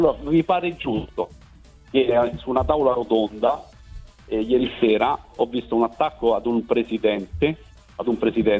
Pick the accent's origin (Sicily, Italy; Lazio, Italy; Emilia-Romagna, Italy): Lazio, Italy; Rome; perché sono un romano convinto